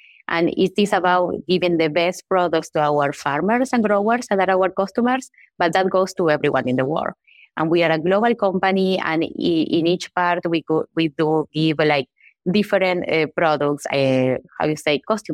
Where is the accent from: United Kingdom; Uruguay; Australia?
Uruguay; English is a second language; Yes, I am from Uruguay. I was born there and grew up and I did my undergrad in there.